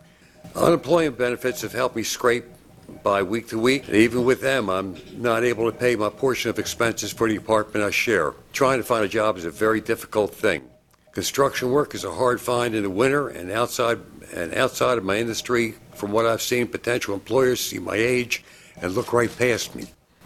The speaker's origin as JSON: {"language": "English", "town": "Baltimore", "region": "Maryland", "country": "United States", "said": "I'm from Baltimore, Maryland."}